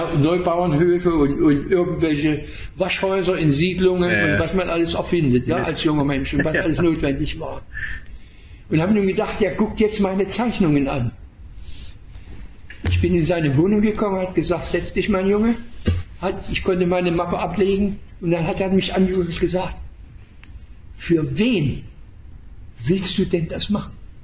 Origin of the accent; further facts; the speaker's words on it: Waldheim, Saxony, Germany; der wegen Hochverrats bei den Nazis verurteilt in Waldheim, meiner Heimatstadt, eingesperrt war und der nach dem Krieg dort blieb